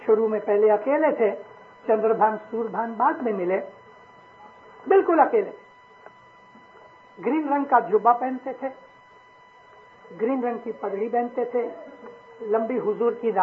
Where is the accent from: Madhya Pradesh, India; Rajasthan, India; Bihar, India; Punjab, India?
Punjab, India; Amritsar; मैं पंजाब का रहने वाला हूं, मेरा जन्म अमृतसर का है। मेरे बाप दादा सैकड़ों वर्षों से, 700 साल से पंजाब में रहे